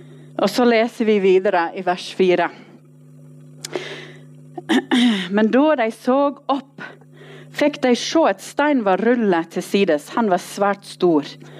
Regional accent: Australia; Norwegian is a second language; now in Norway; Ja, jeg kommer fra Australia, men jeg har bodd her nå i snart 10 år.

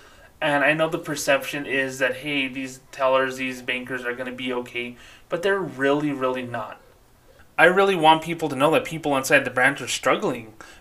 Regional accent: Socorro, New Mexico, United States; Anytime I used to see someone in a suit or a tie, as a little kid growing up in Socorro, New Mexico, I immediately thought that person was a millionaire.

